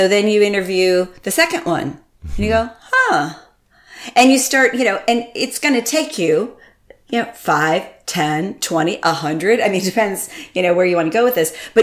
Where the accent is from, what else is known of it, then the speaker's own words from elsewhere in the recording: Connecticut, United States; No, I grew up in Connecticut, and my family's from Vermont, in cheese. So I was raised on cheddar.